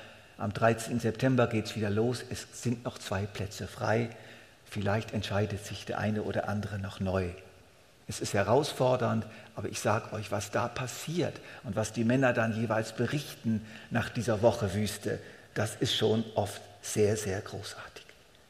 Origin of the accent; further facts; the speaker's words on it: Switzerland; Das ist einfach nun mal unsere Verpflichtung als Schweizer.